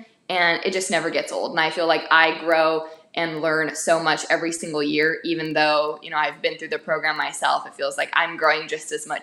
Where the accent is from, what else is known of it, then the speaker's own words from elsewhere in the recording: United States; My parents came to America from communist Romania, so I grew up with a very acute understanding and awareness of American exceptionalism, that I was blessed to be an American